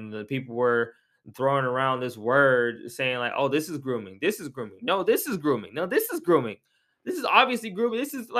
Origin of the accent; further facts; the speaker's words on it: United States; I can only speak for America. As an American, we are bored.